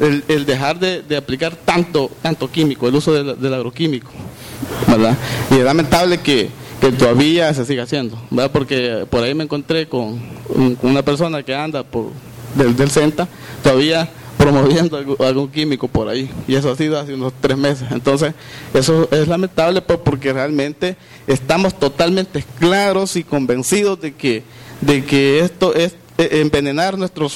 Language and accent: Spanish; Huaymango, Peru; yo soy un agricultor de Huaymango